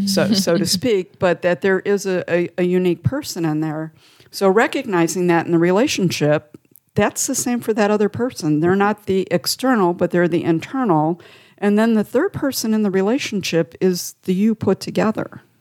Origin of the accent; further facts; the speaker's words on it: Cleveland, Ohio, United States; moved away as an adult; also born or lived in Middle East; I grew up in Cleveland. I lived my whole life in the greater Cleveland area.